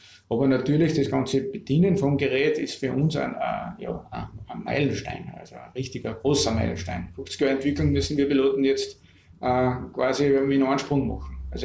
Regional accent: Adnet, Salzburg, Austria; als gebürtiger Installer, als Adninger, habe ich schon als Kind die Hubschrauber immer in der Tiefflugstrecke bei uns vorbeifliegen sehen.

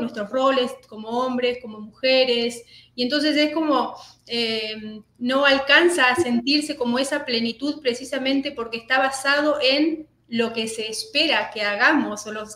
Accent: Argentina; now in Mexico; soy argentina, estoy viviendo en México hace como 16 años ya.

